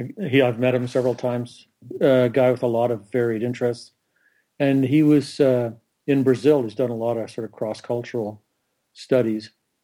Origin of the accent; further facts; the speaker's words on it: Canada; also born or lived in Sicily / England; I was born in Canada, grew up in Canada. I lived for briefly in Sicily, and then about 4 years in England, then back to Canada